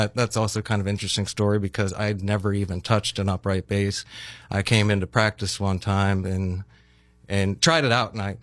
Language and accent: English; Butler, Pennsylvania, United States; Yes, I grew up in Butler. I graduated high school in Butler. I lived in Pittsburgh for a little while, but mostly I've been here